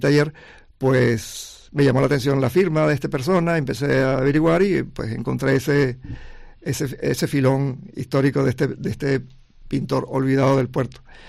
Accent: Venezuela; moved away as an adult; yo soy venezolano, uh-huh. vine a estudiar a Sevilla en el año 74, 75, perdón, y hice la carrera allí de restauración

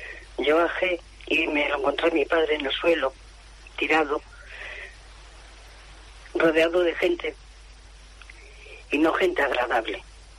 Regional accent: Getaria, Basque Country, Spain; born there; Porque nosotros vivimos en el Goibar, pero yo nací allí en Getaria. Mi hermano nació en Azcoitia y mi otro hermano nació en San Sebastián.

